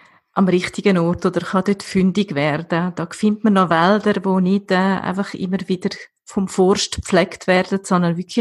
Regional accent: Switzerland; wo ja bei uns in der Schweiz auf keinen Fall möglich wäre.

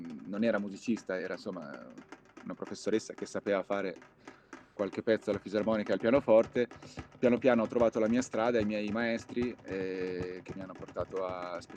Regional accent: Bologna, Emilia-Romagna, Italy; born there; now in Sette Voci, Italy; Io sono nato a Bologna, ho origini nord europee e calabresi e da 5 anni vivo in Sicilia, a Sette Voci, sotto l'Etna.

